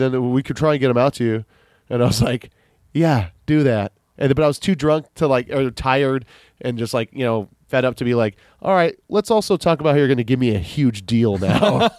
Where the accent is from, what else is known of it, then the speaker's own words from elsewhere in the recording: Kailua, Hawaii, United States; I was like, "Oh, I am from Kailua."